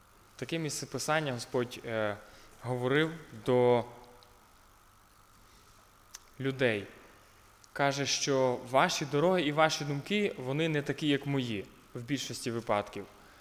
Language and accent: Ukrainian; Rivne Oblast, Ukraine; Я народився в сім'ї віруючі, де батьки віруючі, тато диякон церкви, родом я з Рівненської області, Березнівський район, якщо вам там відомо, Костопіль, Сарни рядом. В багатодітній сім'ї 10 дітей моїх батьків, я серед них третій, і ще після мене семеро.